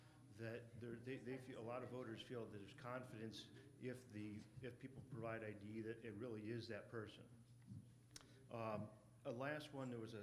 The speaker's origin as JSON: {"language": "English", "country": "United States", "said": "from Huron County."}